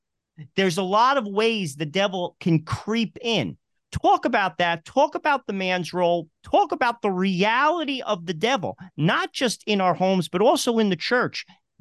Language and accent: English; New Jersey, United States; It's a stick. I'm from New Jersey. I call it a stick.